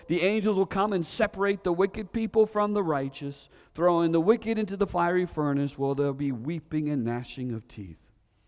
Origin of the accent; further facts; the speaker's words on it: Maine, United States; One of my favorite pastimes when I was a kid, growing up in Maine, is me and my brothers, we would go fishing.